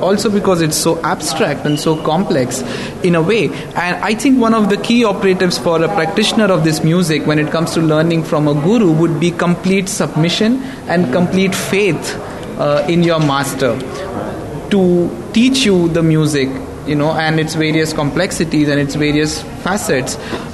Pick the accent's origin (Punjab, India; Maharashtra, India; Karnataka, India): Maharashtra, India; Mumbai; me being born and raised in Mumbai, I personally relate to the craziness, the chaos and the ethos of that great city.